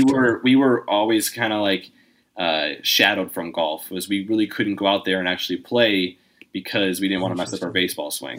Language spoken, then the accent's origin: English; Indiana, United States; now in Arizona, United States; You know, I'm originally from Indiana, so golf was obviously, you know, it's a summertime sport out there.